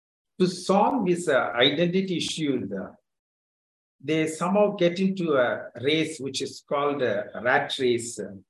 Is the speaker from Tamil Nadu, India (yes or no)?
yes; Madurai, Tamil Nadu, India; I'm from Madurai